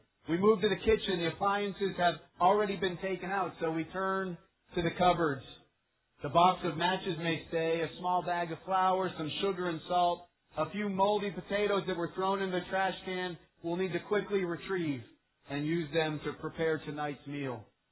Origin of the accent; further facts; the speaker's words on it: United States; how can it be that we as Americans, me as an American that has so much